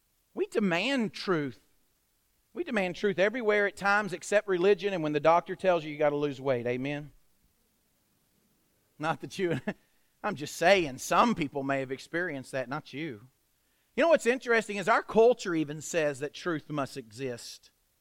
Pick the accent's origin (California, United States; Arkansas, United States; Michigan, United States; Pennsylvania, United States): Pennsylvania, United States; When we grew up in Pennsylvania in my high school days, it was a cultural expectation, especially during the winter weather, that when you went into someone's house, you took your shoes off at the entryway